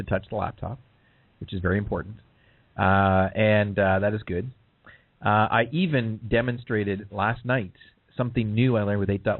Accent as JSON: {"language": "English", "country": "Canada", "said": "I need to be polite because we're Canadian. We're going to keep on saying sorry to each other, right?"}